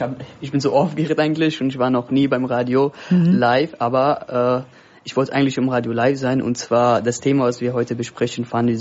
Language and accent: German; Afghanistan; German is a second language; now in Germany; Ich komme aus Afghanistan und bin erst seit fast 7 Jahren hier in Deutschland.